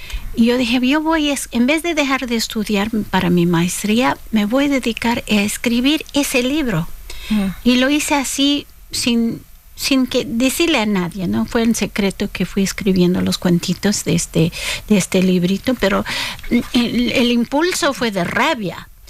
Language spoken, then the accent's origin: Spanish; Chicago, Illinois, United States; yo me crié en Chicago, en un barrio puertorriqueño, mexicano, polaco, negro, ucraniano, mezcla de todo el mundo.